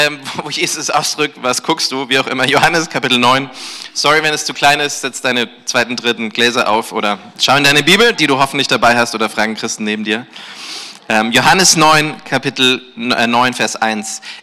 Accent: Neumarkt, Bavaria, Germany; Ich komme aus Neumarkt, wie gesagt, das ist einfach, wenn du die Autobahn weiterfährst und irgendwann die Sprache nicht mehr verstehst, dann bist du da. Wir sprechen eine andere Sprache hinter den 7 Bergen

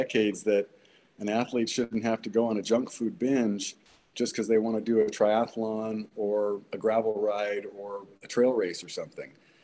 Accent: Los Angeles, California, United States; born there; I was born in the Hollywood Hills in Laurel Canyon in March of 1967. At home, no doctors, just my dad, my two sisters, and we didn't go to doctors.

